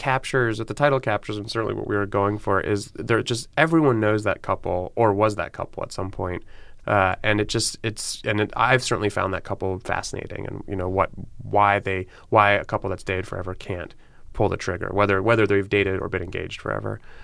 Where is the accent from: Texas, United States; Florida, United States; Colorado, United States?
Florida, United States; Miami; also born or lived in New York; You know, I grew up in Miami, which is at least in terms of the physical layout, quite similar to L.A.